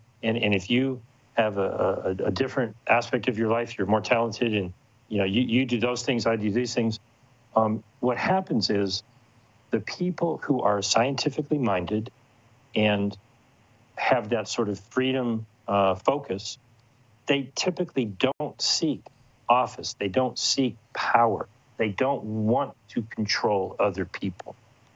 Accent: Ohio, United States; now in California, United States; Now, I grew up in Ohio. I live in California now. But I was in Ohio when we were having this class.

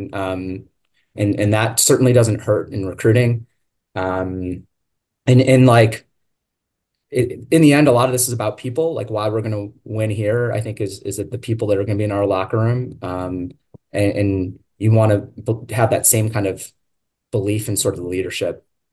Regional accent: Ohio, United States; I'm from Ohio as well.

